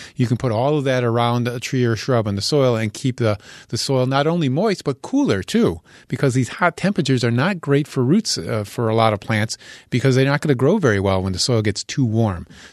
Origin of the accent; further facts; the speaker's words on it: Connecticut, United States; So I grew up in Connecticut, and we saw these kind of conditions are what I used to live through all the time in Connecticut as a young man and a boy.